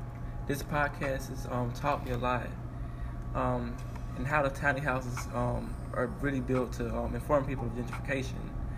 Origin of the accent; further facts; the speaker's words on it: Dallas, Texas, United States; Yes, growing up in North Dallas, I have watched stores change, prices go up